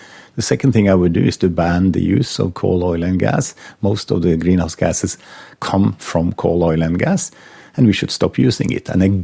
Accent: Norway; English is a second language; And luckily, I come from Norway.

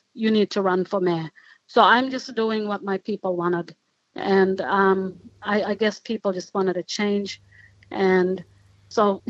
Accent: Aurukun, Queensland, Australia; growing up in Arakoon, I've already been welcomed onto country by the old people when I was younger.

